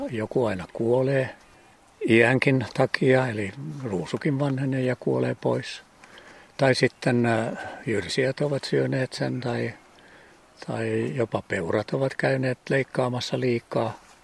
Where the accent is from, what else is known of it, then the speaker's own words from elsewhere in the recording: Korppoo, Southwest Finland, Finland; now in Vaasa, Finland; Mä oon itse Korppoosta kotoisin